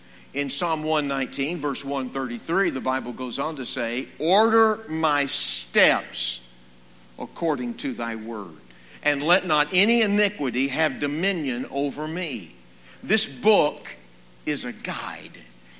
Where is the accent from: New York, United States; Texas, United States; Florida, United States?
Texas, United States; Well, being a Texan like most of you here in this building, it sounds like an old Western, doesn't it?